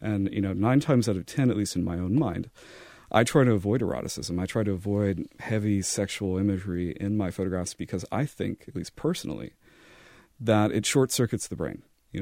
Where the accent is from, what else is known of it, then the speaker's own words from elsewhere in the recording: the South, United States; growing up in the South is part of what drove this as well